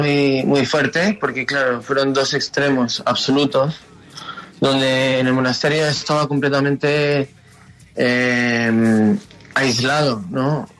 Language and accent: Spanish; India; vengo de padres españoles. Y claro, me crié en la India, pero estudié también en Estados Unidos, entonces tengo algo de cultura.